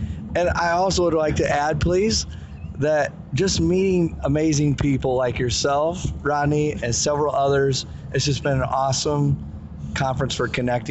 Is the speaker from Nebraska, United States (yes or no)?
yes; Omaha, Nebraska, United States; now in Kansas City, United States; Born and raised in Omaha, Nebraska. I recently moved to Kansas City, Missouri to take a tech director job for an independent school district.